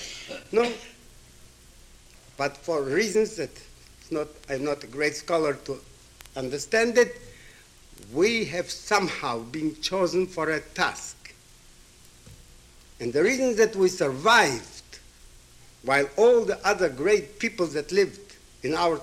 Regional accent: Zhytomyr, Zhytomyr Oblast, Ukraine; born there; first language Hebrew; English is a second language; I was born in Zhytomyr, near Kiev, where there were about 40,000 Jews. My first language that I learned was Hebrew. I spoke Yiddish, but studied Hebrew.

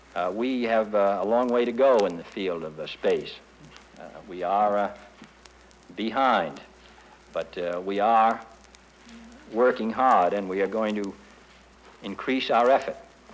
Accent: United States; As an American, I am, of course, proud of the effort that a great many scientists and engineers and technicians have made

